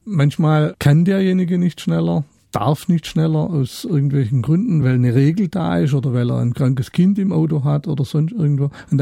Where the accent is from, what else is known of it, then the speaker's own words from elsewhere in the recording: Baden-Württemberg, Germany; Ich komme aus dem Schwarzwald, da wohne ich.